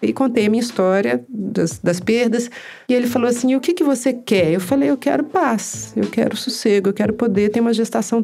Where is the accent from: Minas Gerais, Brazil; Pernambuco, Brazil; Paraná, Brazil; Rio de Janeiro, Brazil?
Minas Gerais, Brazil; now in Salvador, Brazil; eu moro em Salvador, eu sou mineira, moro em Salvador, então eu não tenho aqui um vínculo com a cidade de muitos anos, sabe?